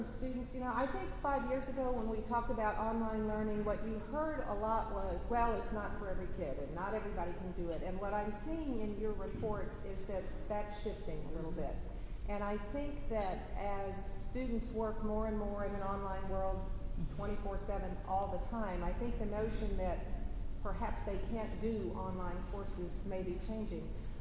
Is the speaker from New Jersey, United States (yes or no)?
no; San Antonio, Texas, United States; now in Houston, United States; It's a beautiful city, actually my hometown, born and raised here, but have lived in the Houston area for the last 30 years